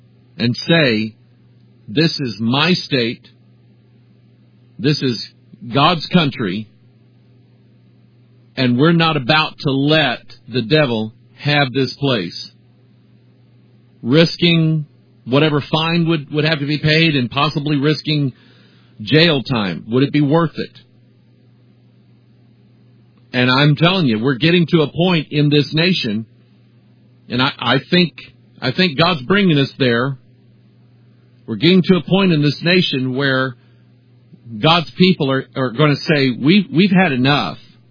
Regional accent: Pine Bluff, Arkansas, United States; born there; now in Missouri, United States; I was born in Pine Bluff, Arkansas. But I've lived in Missouri most of my life. But I love Arkansas and I love the people.

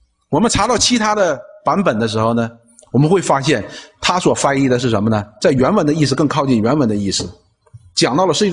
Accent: China; 我们中国人讲一句话，没功劳有苦劳

